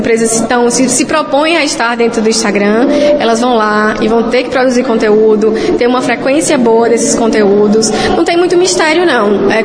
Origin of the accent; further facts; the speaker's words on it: Paraíba, Brazil; eu trabalho já há muitos anos no mercado de João Pessoa, né? Eu sou paraibana